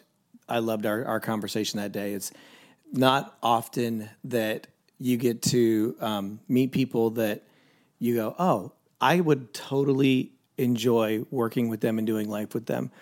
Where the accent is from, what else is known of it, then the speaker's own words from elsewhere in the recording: Florida, United States; also born or lived in Haiti / Singapore; So my parents were missionaries. I kind of grew up around the world, Haiti and Singapore, predominantly high school in Florida.